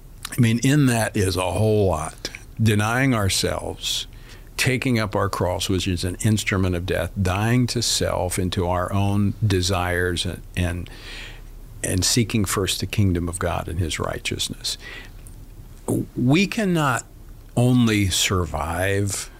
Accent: Louisiana, United States

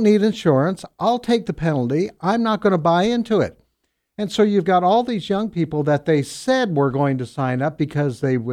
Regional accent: Canada; hey, listen, I'm from Canada.

